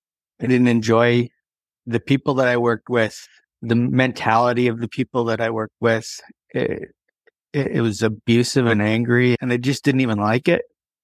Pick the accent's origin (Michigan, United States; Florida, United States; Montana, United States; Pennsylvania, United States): Montana, United States; I grew up in Montana, divorced parents, and we moved around a lot.